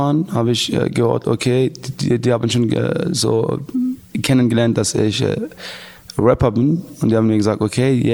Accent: Afghanistan; German is a second language; now in Germany; Ja, und komme ich aus Afghanistan und seit 3,5 Jahren ungefähr bin ich in Deutschland.

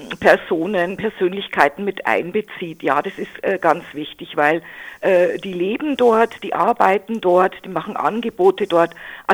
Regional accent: Bavaria, Germany; Ich komme aus der Oberpfalz

